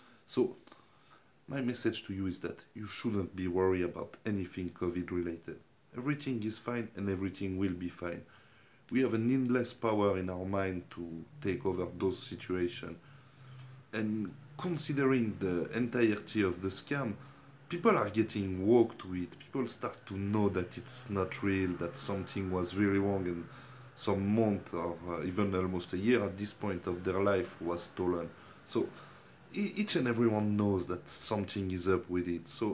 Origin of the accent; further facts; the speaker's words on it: Geneva, Switzerland; English is a second language; from Geneva, Switzerland